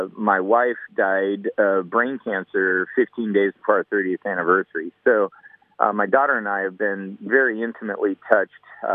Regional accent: Oregon, United States; And so it's much, much warmer than the swim I did in my home state of Oregon, the Willamette.

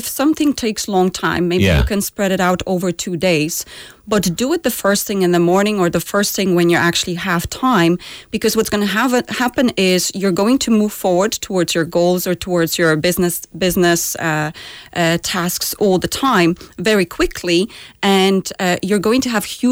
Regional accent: Poland; I'm from Poland originally.

